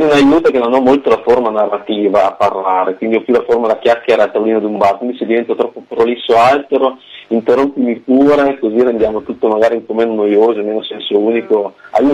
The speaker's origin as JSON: {"language": "Italian", "region": "Emilia-Romagna", "country": "Italy", "said": "io sono della valle dell'Appennino emiliano."}